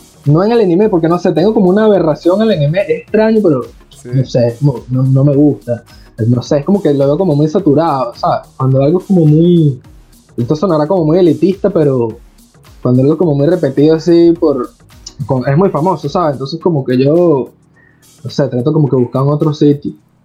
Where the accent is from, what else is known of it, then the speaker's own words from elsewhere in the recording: Guárico, Venezuela; soy de Venezuela, de Guárico, el centro del país.